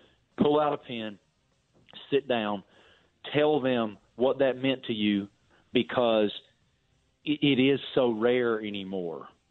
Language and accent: English; Appalachia, United States; And I'm from Appalachia, man. I'm nowhere close to Ohio.